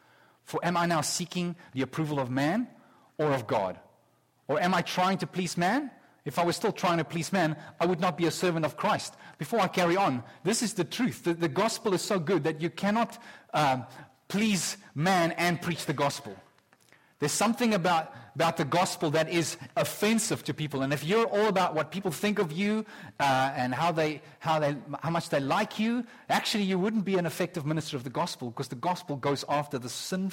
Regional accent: South Africa; now in Canada; I'm a South African, and I tell you, for the first year here in Canada

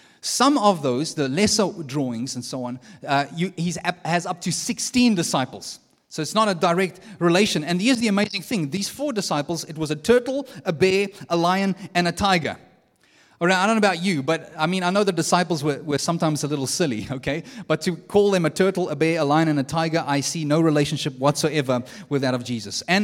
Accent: South Africa; accent: South African; I'm a South African, so that accent there, it's not the same.

